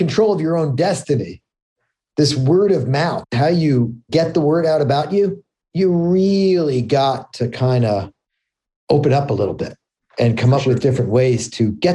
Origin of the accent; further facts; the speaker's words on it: New York City, New York, United States; I grew up in New York City. It's the same conversation about going borough to borough.